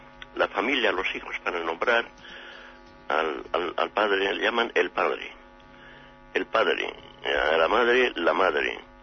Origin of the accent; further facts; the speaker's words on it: Basque Country, Spain; Soy escritor vasco